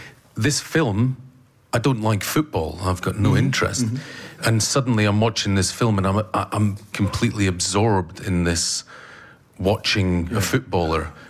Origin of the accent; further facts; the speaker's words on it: Scotland, United Kingdom; Exactly. I'm from the East Coast, and he's from the West Coast.